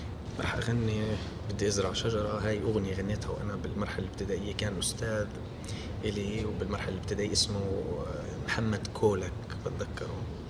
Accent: Khan Yunis, Gaza Strip, Palestine; أنا كلاجئ فلسطيني عشت المعاناة بمخيم اللاجئين في خان يونس

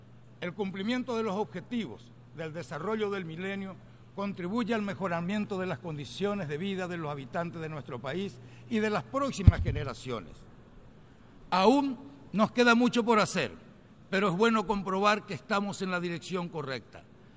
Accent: Paraguay; celebrada en el año 2014 en mi país, se aprobó la Declaración de Asunción

